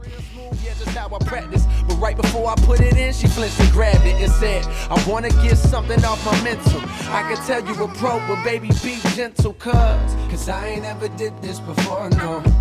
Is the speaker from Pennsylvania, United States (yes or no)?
no; Beloit, Wisconsin, United States; but I'm from Beloit.